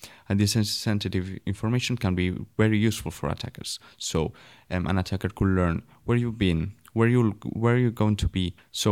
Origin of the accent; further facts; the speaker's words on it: Barcelona, Catalonia, Spain; now in Karlsruhe, Germany; So I am from Barcelona.